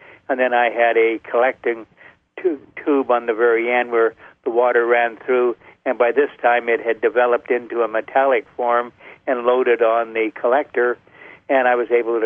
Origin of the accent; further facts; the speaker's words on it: Canada; born there; I'm actually a Canadian and U.S. citizen, born in Canada to a U.S. mother. So I have both citizenships.